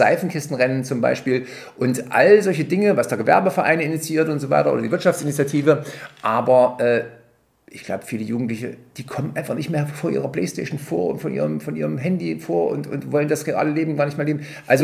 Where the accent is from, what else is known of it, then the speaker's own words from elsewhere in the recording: Bad Langensalza, Thuringia, Germany; Natürlich spielt die Stadt Bad Langensalza auch da eine Rolle, aber da geht es natürlich vorwiegend, na gut, ist meine Heimatstadt